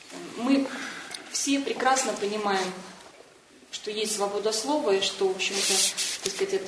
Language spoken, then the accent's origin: Russian; Belarus; всех нас объединяет то, что мы белорусы, граждане Беларуси, патриоты своей страны.